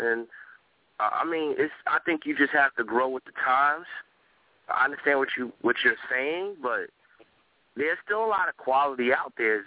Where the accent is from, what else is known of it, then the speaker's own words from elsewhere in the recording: Newark, New Jersey, United States; I'm from Newark, from Jersey.